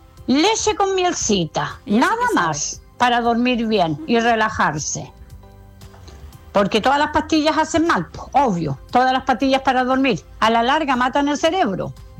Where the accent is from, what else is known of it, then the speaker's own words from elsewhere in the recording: Gorbea, Araucanía, Chile; Yo soy de Gorbea acá, también pasan, pero uno a lo lejos